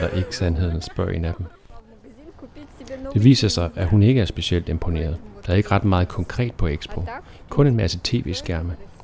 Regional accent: Kazakhstan; jeg er fra Kasakhstan.

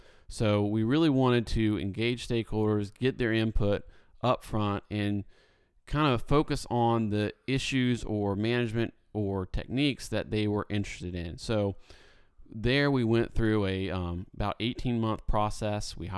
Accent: Indiana, United States; I grew up in Indiana, out in the country.

